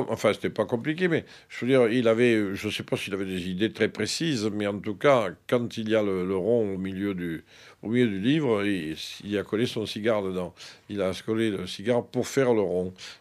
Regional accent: Provence-Alpes-Côte d'Azur, France; comme on dit chez nous en Provence

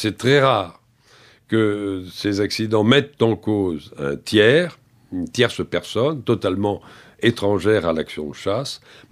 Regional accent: Nouvelle-Aquitaine, France; C'est ce qui se pratique le plus couramment dans ma région d'origine, qui est le Périgord.

